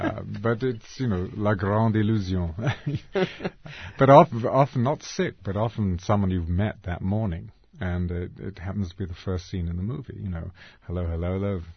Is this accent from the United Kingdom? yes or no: yes; United Kingdom; now in United States; years. I'm an American now.